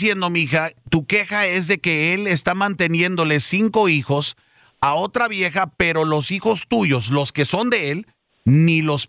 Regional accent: United States; Yo soy chicano

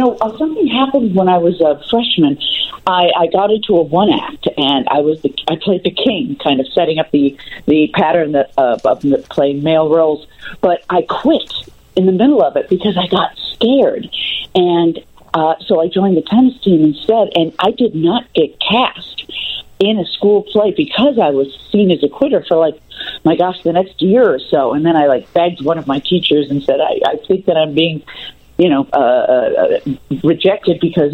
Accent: Chicago, Illinois, United States; where are you from? And I say Chicago, and they say, that's what it is.

